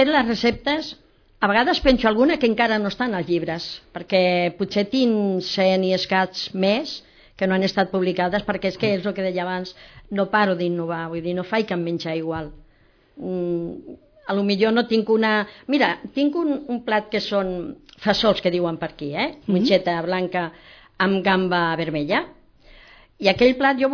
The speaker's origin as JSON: {"language": "Catalan", "region": "Castilla-La Mancha", "country": "Spain", "tie": "born there", "moved": "yes", "said": "jo vaig néixer a Castella-La Manxa, un poble molt petit, com ara Vimbodí, però feines tindria 1.000 habitants"}